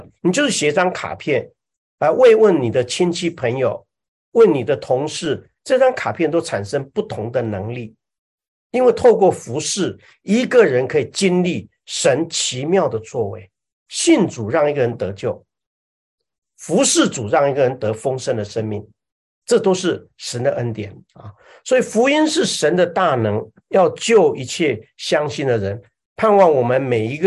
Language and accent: Chinese; Taipei, Taiwan; 那我们因为是在台湾长大，在台北嘛，如果你有去台北就知道